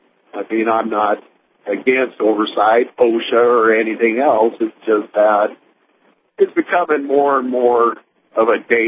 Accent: Mayville, North Dakota, United States; Born and raised in Mayville, North Dakota. Started out in Williston in the late 70s, and have drilled all over the country.

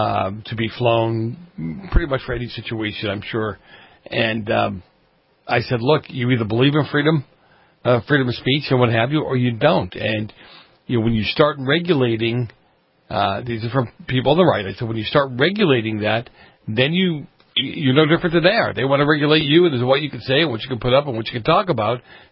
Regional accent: Massachusetts, United States; All right, so my home state of Massachusetts, another stupid thing

